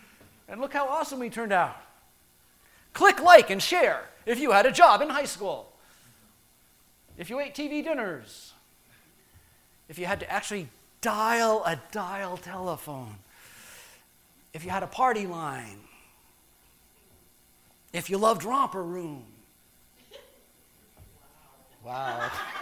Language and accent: English; Charleston, South Carolina, United States; born there; I was born in 1962 in Charleston, South Carolina.